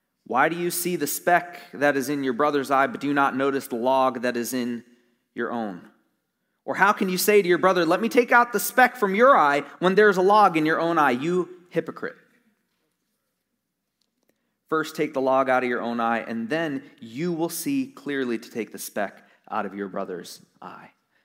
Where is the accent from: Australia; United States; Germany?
United States; New Jersey; even though I'm born and raised in South Jersey, it wasn't on the Garden State Parkway.